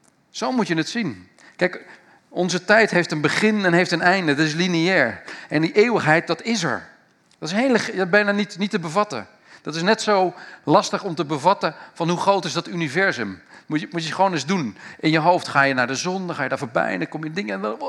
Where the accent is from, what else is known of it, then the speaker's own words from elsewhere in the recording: Ochten, Gelderland, Netherlands; Ik kom uit Ochten, het was nog erger dan Ochten.